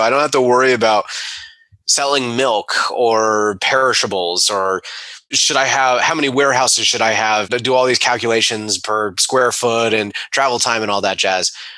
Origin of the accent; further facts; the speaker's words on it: Atlanta, Georgia, United States; moved away as an adult; now in Charlotte, United States; being hours, 4+ hours away from friends and family in my hometown, it was in Atlanta, Georgia, which is about 4 hours away from Charlotte.